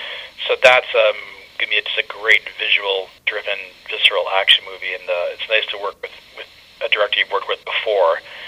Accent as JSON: {"language": "English", "town": "Toronto", "region": "Ontario", "country": "Canada", "tie": "born or raised there", "said": "it means so much to me to win back to Toronto, which is my hometown."}